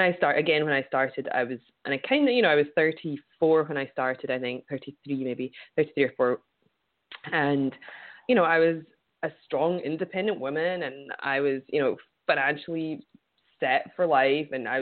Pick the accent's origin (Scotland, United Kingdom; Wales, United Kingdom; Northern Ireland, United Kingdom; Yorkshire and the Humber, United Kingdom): Scotland, United Kingdom; partly maybe from growing up in Scotland, not blaming anybody, it's just our culture